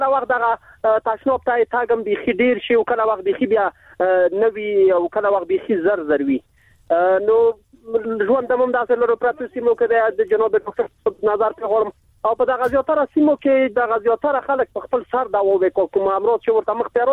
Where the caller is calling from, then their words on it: Maidan Wardak, Afghanistan; وردګ انده وردګونه